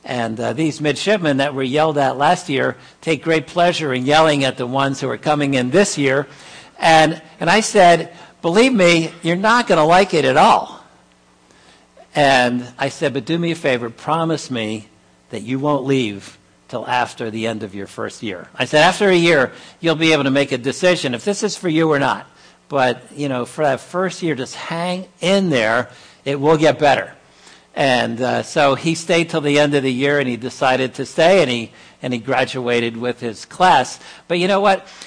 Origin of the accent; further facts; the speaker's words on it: Virginia, United States; also born or lived in Washington, D.C.; now in Long Island, United States; I was born in Washington, D.C., grew up in Northern Virginia.